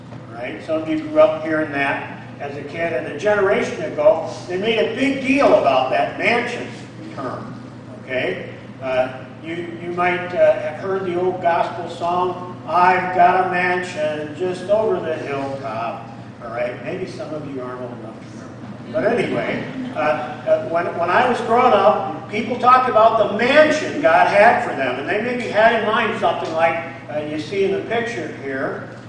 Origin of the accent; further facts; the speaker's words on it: Prophetstown, Illinois, United States; So like I said, I grew up in Prophetstown, and so we had to have a permanent address.